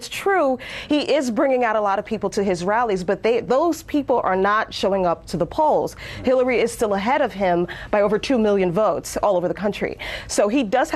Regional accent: Brooklyn, New York, United States; I was glad that they had this debate, in the Republic of Brooklyn, my hometown.

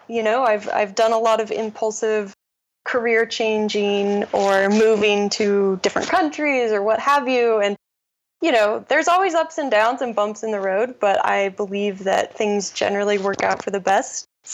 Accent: Idaho, United States; now in Seattle, United States; And then, of course, I grew up in Idaho, which is not too far.

